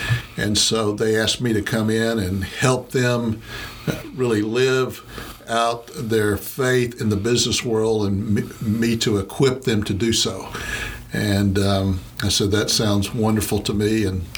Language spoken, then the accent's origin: English; Tucker, Georgia, United States; I grew up in Atlanta, Georgia, Tucker, Georgia, and had a Christian family, came to know Christ at an early age